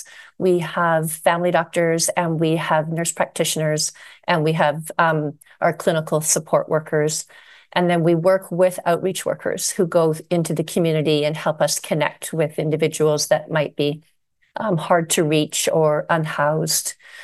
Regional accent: Victoria, British Columbia, Canada; I grew up in Victoria. So I'm a Vancouver Island girl at heart.

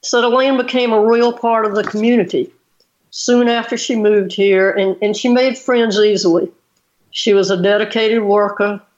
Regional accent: South Carolina, United States; And again, I was born and raised in Orangeburg County, South Carolina.

